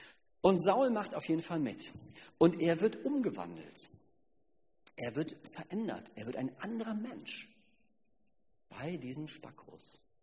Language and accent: German; Germany; Ich bin halt auch Deutscher. Ich muss mir selbst treu bleiben.